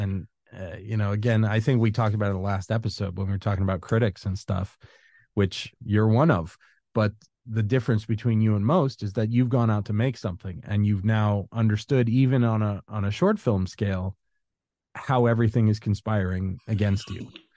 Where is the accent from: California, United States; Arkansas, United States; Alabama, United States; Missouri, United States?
California, United States; Los Angeles; I grew up in Los Angeles, and I grew up as they say, a stone's throw from Universal and technically Warner Brothers in a certain way.